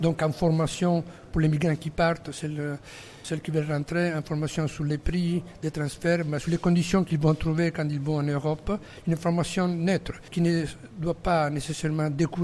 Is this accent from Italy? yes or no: yes; Italy; Moi, je viens d'Italie et je suis témoin de naufrages horribles